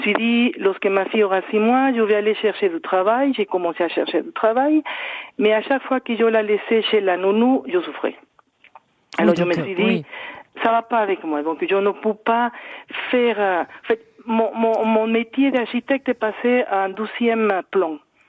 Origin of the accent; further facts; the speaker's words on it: Mexico; French is a second language; moved away; Vous entendez mon accent, je viens de Mexique. Je laisse mon pays, j'arrive dans un autre pays, une autre culture